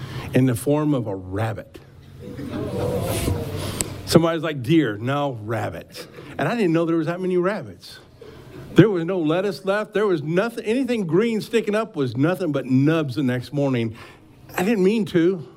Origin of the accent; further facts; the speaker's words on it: Missouri, United States; Now, I can tell you, I grew up in Missouri, and we had, my grandmother, even though we had about 80 acres that we worked with and we grew things on